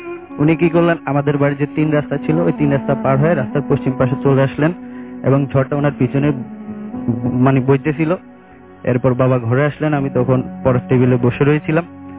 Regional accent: Mirpur, Dhaka Division, Bangladesh; মিরপুর থেকে আসছি।

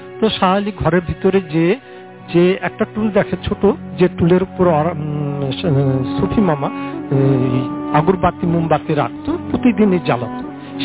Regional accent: Tangail, Dhaka Division, Bangladesh; আমি টাঙ্গাইল থেকে আসছি।

